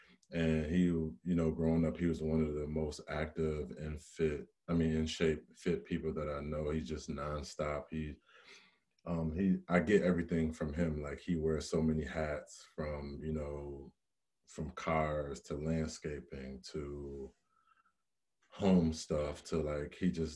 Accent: Rochester, New York, United States; I am from Rochester, New York.

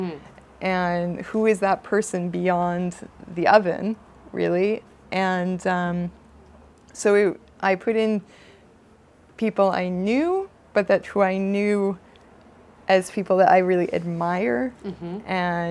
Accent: Boston, Massachusetts, United States; It's sorry, excuse me. I'm from Boston. I have no manners.

